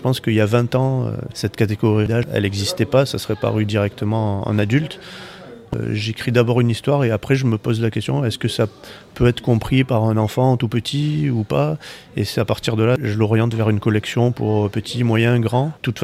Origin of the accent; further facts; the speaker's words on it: Oran, Oran Province, Algeria; now in France; j'ai vécu mon enfance en Algérie parce que mes parents étaient Français, mais ils sont allés 10 ans en coopération à Oran. Moi, j'y suis resté 8 ans et puis on y retourne.